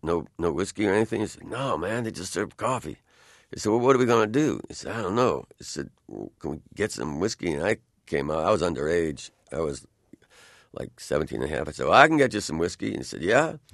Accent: Bronx, New York, United States; I was very much being born in the Bronx and growing up in the Bronx.

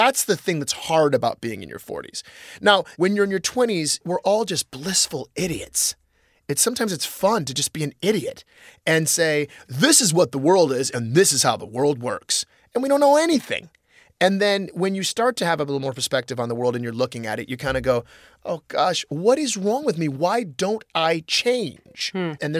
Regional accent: Midwest, United States; I'm from the Midwest, so I always assumed, well, I have to think badly of myself because that's being humble.

